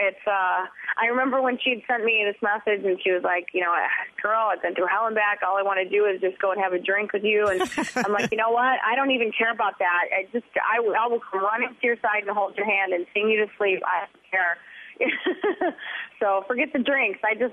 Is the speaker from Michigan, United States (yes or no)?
yes; Baroda, Michigan, United States; also born or lived in Florida / New York; I had lived in Florida, and I moved to New York, and I'm actually originally from Baroda, Michigan.